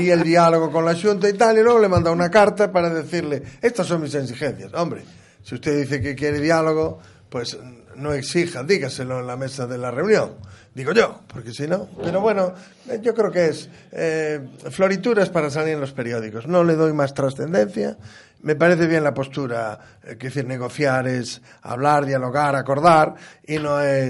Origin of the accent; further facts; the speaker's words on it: Ferrol, Galicia, Spain; Yo soy de Ferrol